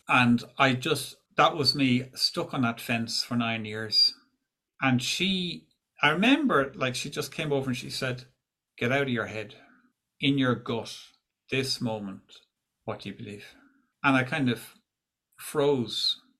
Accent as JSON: {"language": "English", "country": "Ireland", "tie": "born or raised there", "said": "my childhood and the influences of Catholicism and growing up in Ireland at that time"}